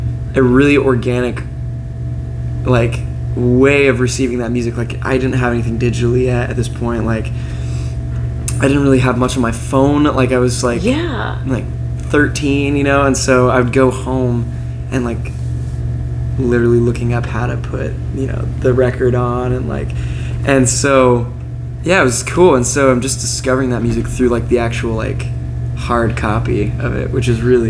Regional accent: California, United States; Yeah, so I grew up in Northern California.

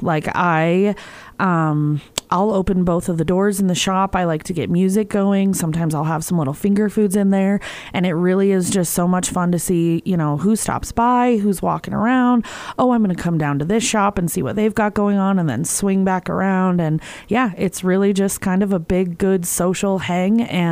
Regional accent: Price, Utah, United States; Well, my parents are from East Carbon. Okay. I grew up in Price, but I spent a lot of time in East Carbon.

